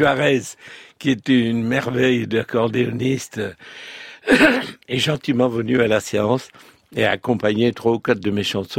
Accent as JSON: {"language": "French", "region": "Occitanie", "country": "France", "tie": "born or raised there", "said": "Écoutez, moi je suis né là-dedans, dans le Tarn-et-Garonne."}